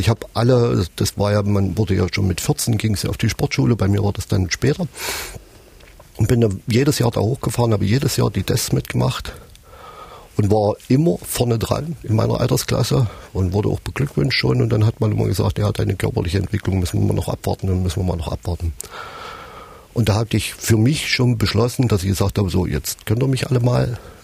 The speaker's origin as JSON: {"language": "German", "town": "Eisleben", "region": "Saxony-Anhalt", "country": "Germany", "said": "ich komme ja aus Eisleben, noch in einen kleinen Verein gespielt."}